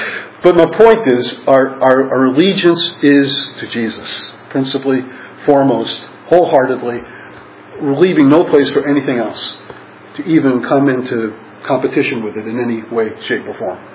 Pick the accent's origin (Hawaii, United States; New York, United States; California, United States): New York, United States; It's kind of like being a New Yorker hitchhiking your way through Nebraska. That was me as a teenager.